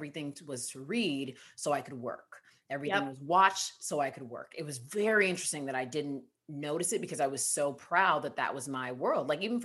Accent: United States; I think as a Nigerian American, there are books I saw myself in more than I thought I would.

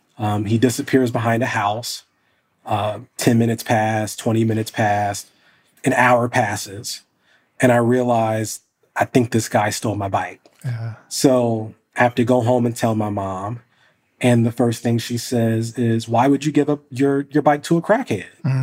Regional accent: Columbus, Ohio, United States; You know, I grew up in Columbus, Ohio, and I was very, very poor growing up and raised by, you know, a single mom

